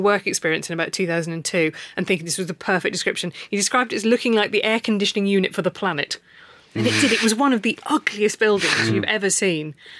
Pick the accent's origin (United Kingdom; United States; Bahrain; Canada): United Kingdom; I particularly appreciate him as a Brit who spends a lot of time in America.